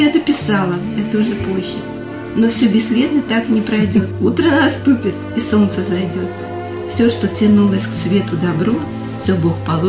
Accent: Ilyinka, Russia; И вот я из Ильинки своей родной, туда мы с бабушкой попадаем.

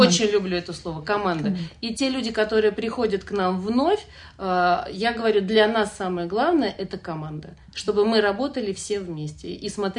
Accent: Ramenskoye, Moscow Oblast, Russia; я родилась в Раменском. И всю жизнь я провела в Раменском.

